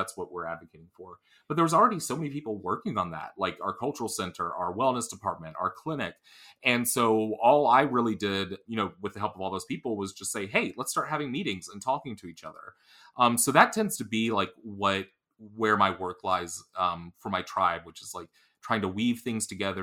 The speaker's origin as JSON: {"language": "English", "town": "Rock Hill", "region": "South Carolina", "country": "United States", "tie": "born or raised there", "said": "I don't consider us a part of Rock Hill, but I grew up in Rock Hill. Mm-hmm. So yeah, I'm right where I grew up."}